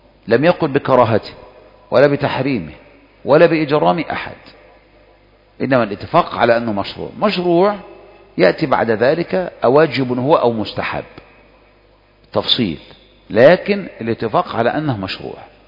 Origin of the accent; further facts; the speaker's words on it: Egypt; احنا عندنا في مصر أشهر المذاهب في الفقه مذهب الشافعي، يعني أكثرنا شافعية، شافعية